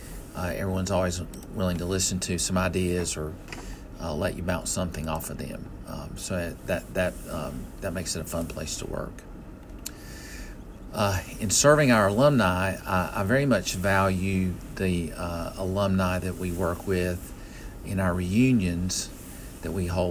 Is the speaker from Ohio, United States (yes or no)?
no; High Point, North Carolina, United States; now in Wake Forest, United States; I grew up in my hometown is High Point, North Carolina, and I currently live in Wake Forest, North Carolina.